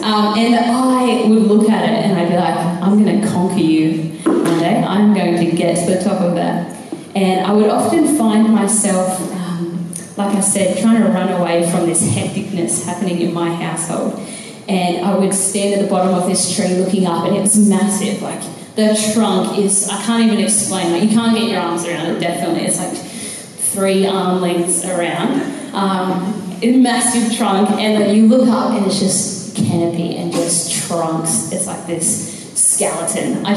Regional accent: Australia; I'm a young person and I'm Australian and I love Jesus so much

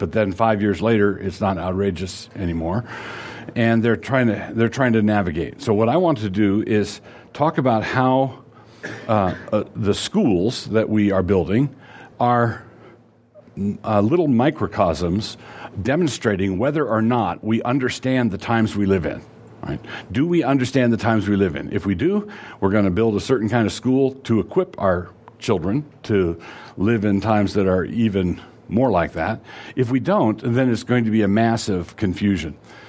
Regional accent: Idaho, United States; but it's fine because we're from North Idaho and we're used to it.

